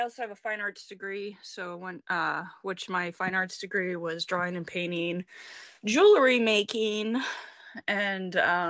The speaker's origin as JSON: {"language": "English", "region": "New Mexico", "country": "United States", "tie": "born or raised there", "said": "I'm from New Mexico, from the desert"}